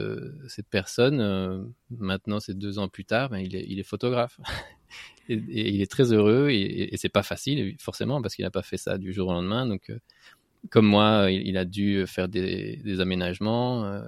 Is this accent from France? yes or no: yes; Avignon, Provence-Alpes-Côte d'Azur, France; accent: southern French; also born or lived in Madrid; je suis né à Madrid, mais je suis très vite, on a tous très vite déménagé à Avignon. Donc j'ai appris l'espagnol, forcément mes parents sont, toute ma famille est en Espagne, mais on a passé ces 8 premières années à Avignon.